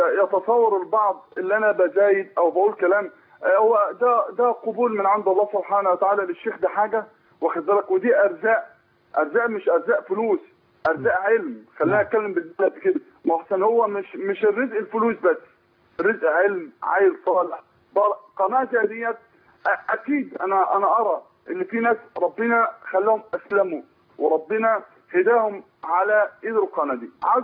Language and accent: Arabic; Egypt; احنا كمصريين